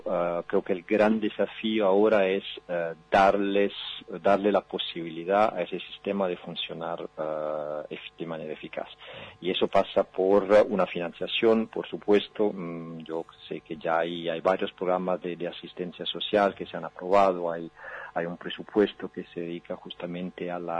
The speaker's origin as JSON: {"language": "Spanish", "country": "Italy", "said": "Yo soy italiano, por ejemplo"}